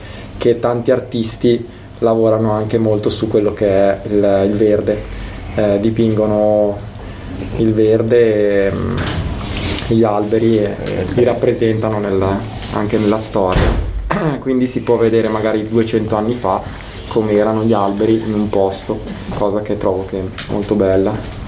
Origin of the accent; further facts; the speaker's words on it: Ascona, Ticino, Switzerland; A Ascona, dalle mie parti, piace molto.